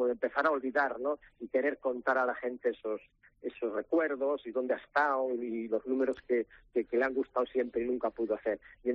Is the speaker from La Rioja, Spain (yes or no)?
no; Ourense, Galicia, Spain; si estoy en Ourense y vuelvo a mi casa y a mi tierra